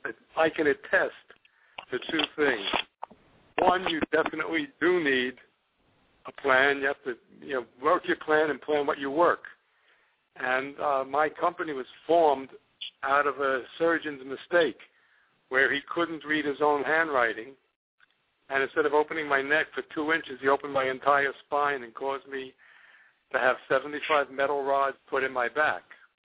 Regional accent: Miami, Florida, United States; I'm from Miami, Florida

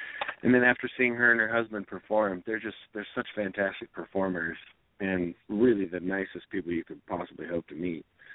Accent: Seattle, Washington, United States; Yeah, we're from Seattle, Washington, but we are currently in Collegeville, Pennsylvania.

